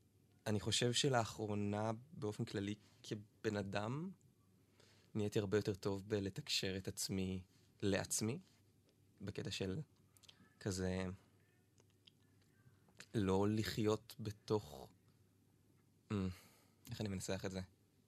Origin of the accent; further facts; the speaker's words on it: Kfar Saba, Central District, Israel; מכפר סבא.